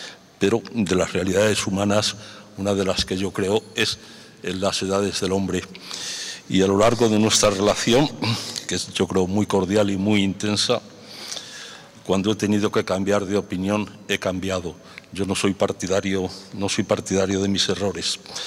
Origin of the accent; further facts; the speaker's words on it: Béjar, Castile and León, Spain; Yo soy de Béjar, del sur de Salamanca, y yo también soy de tierra de frontera.